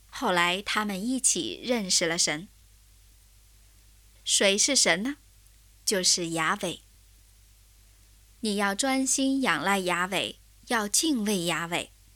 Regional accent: China; 我们中国人就特别会表面上谦虚客气

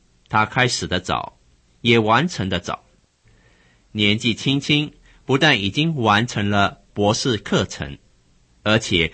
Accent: Shanghai, China; 他是早年跟我一同在上海长大的

